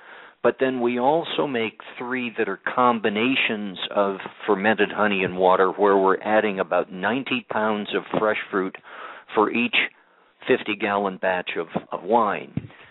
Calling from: Moscow, Idaho, United States; we're calling from Moscow, Idaho, and Moscow, the city limits of Moscow, also happens to be the state line.

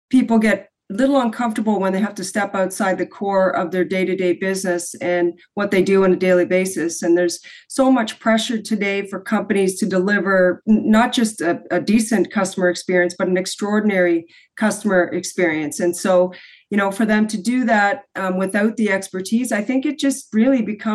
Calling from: Toronto, Ontario, Canada; I'm joining you from Toronto.

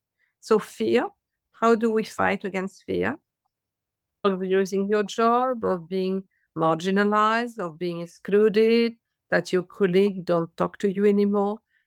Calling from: France; English is a second language; What can we do in France? Because I'm speaking from France.

